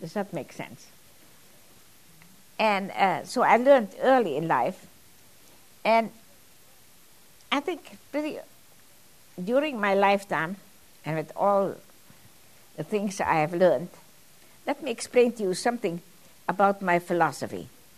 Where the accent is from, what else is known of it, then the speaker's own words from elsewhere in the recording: Australia; And of course, I grew up in Australia, and as I said, I went to Australia and left.